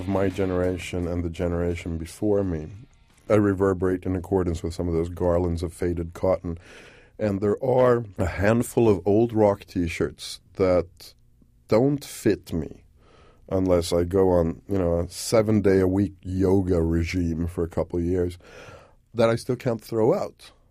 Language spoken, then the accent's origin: English; Norrland, Sweden; I grew up in Sweden, in the north of Sweden, and in my late teens